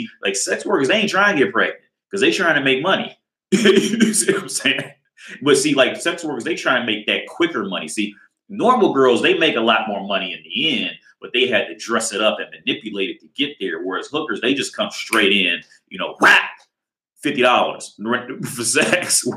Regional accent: United States; now in Prague, Czechia; I live in Prague. I'm from America originally.

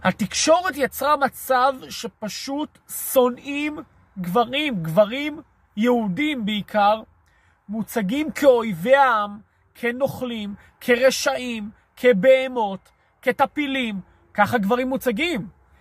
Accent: Ramat HaSharon, Tel Aviv District, Israel; אני גדלתי ברמת השרון.

